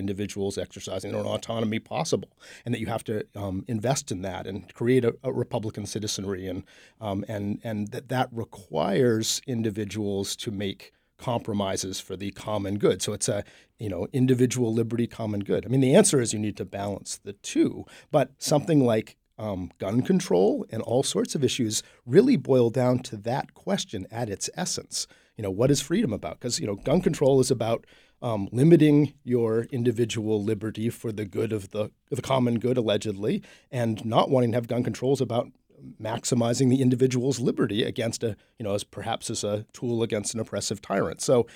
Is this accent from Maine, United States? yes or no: yes; Waterville, Maine, United States; Well, you know, I grew up in Maine. I'm from Waterville and such